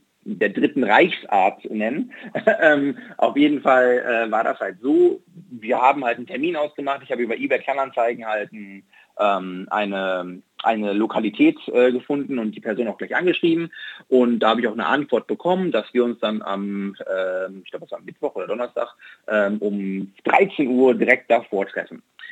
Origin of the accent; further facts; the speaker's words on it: Germany; dass ich aus Deutschland komme.